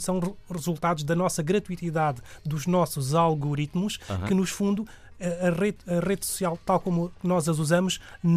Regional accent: Alentejo, Portugal; para mim, porque sou alentejano

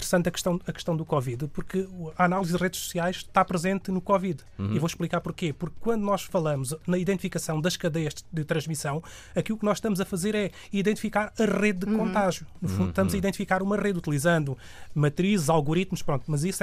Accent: Alentejo, Portugal; para mim, porque sou alentejano

